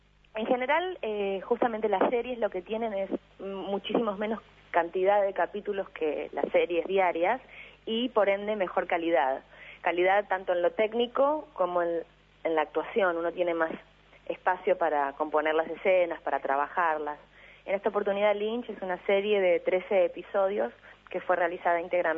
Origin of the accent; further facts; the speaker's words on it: Uruguay; bueno, yo, que soy uruguaya